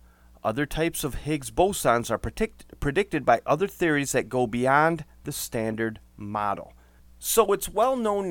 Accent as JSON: {"language": "English", "town": "Saginaw Township", "region": "Michigan", "country": "United States", "tie": "born or raised there", "said": "In 1994, I remember managing a video store in my hometown of Saginaw Township."}